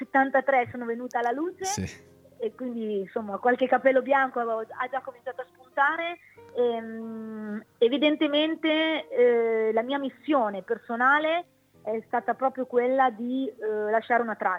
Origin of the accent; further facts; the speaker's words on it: Bologna, Emilia-Romagna, Italy; Da bolognese